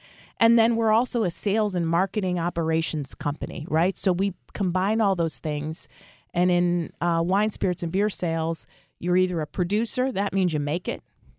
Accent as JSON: {"language": "English", "town": "Buffalo", "region": "New York", "country": "United States", "said": "because I didn't grow up in the business. I'm from Buffalo, New York, and I met my husband in college."}